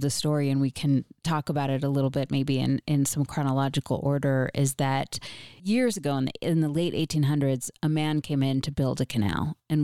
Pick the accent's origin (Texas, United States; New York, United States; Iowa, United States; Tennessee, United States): New York, United States; Rochester; I grew up in Rochester, so I grew up an hour away.